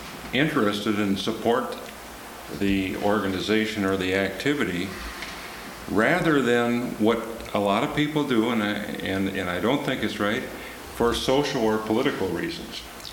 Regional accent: Hopkins, Minnesota, United States; I'm from Hopkins, Minnesota

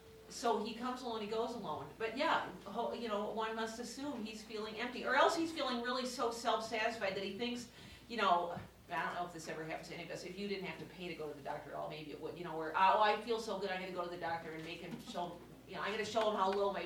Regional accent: Northfield, Minnesota, United States; I grew up in Northfield, Minnesota. We have Defeat of Jesse James Day, because we defeated Jesse James.

